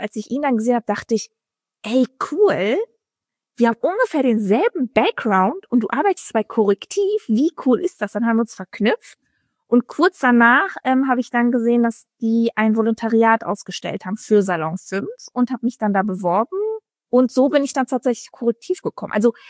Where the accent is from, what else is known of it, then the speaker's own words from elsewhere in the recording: Dortmund, North Rhine-Westphalia, Germany; Ich komme aus Dortmund.